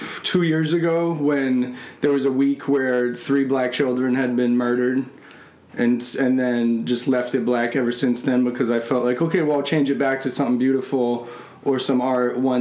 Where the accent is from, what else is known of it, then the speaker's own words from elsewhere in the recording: Northampton, Massachusetts, United States; So, yeah, my childhood, I grew up on the East Coast. I was born in Massachusetts, in Northampton, Massachusetts, which is the western part of the state. It's a super liberal area.